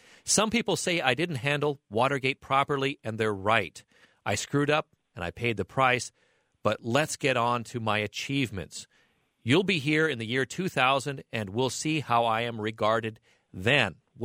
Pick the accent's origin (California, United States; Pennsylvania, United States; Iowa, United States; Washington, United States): Iowa, United States; Cedar Falls; I, as a 10-year-old growing up in Cedar Falls and not politically active or interested in politics in any special way